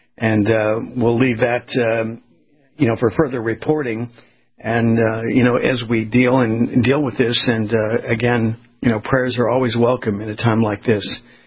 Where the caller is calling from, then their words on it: Florida, United States; I mean, I'm broadcasting from Florida, and we're feeling the pain here.